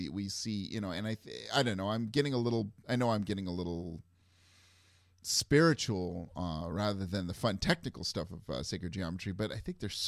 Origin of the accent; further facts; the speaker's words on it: Tacoma, Washington, United States; In my hometown here in Tacoma, uh-huh. Washington